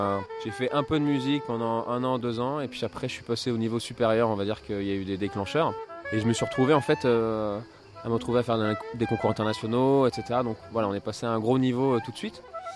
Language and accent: French; Nice, Provence-Alpes-Côte d'Azur, France; tu restes à Nice, parce qu'on est de Nice.